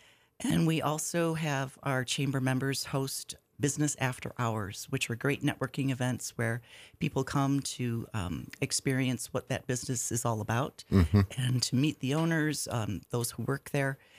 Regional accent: Buffalo, New York, United States; Oh, a little bit. I grew up near Buffalo.

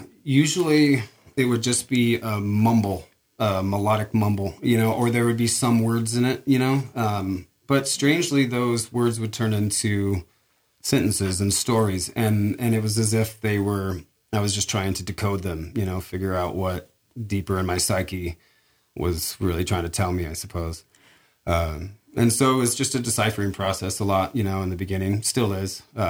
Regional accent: Portland, Oregon, United States; moved away; I grew up in Portland, Oregon. That's where I was born and raised. Yeah, I moved here about 4.5 years ago or so. Spent pretty much my entire life there and on the Oregon coast in Astoria a little bit there at the end.

